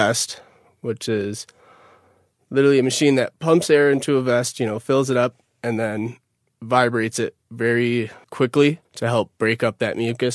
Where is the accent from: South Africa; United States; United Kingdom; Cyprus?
United States; Utica, New York; I'm originally from Utica, New York